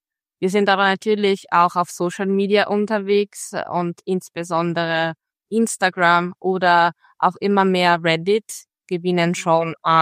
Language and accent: German; Marche, Italy; Ich komme aus Mittelitalien. Die Region ist aus Tourismusebene im Ausland weniger bekannt. Es heißt die Marken, ist aber eigentlich gleich so schön oder schöner wie andere Regionen Mittelitaliens.